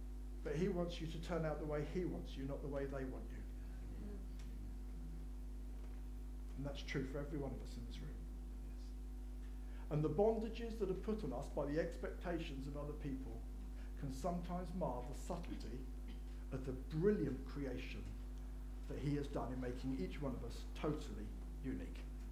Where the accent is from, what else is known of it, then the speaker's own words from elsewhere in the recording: United Kingdom; But that's because we're British.